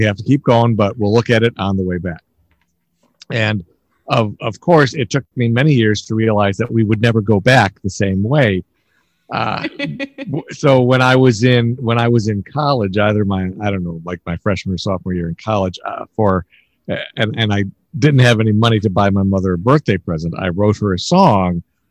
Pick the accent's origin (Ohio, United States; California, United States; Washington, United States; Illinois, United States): Illinois, United States; so my mom was born and raised in Chicago, and even though I grew up in the suburbs, she liked to go shopping in Chicago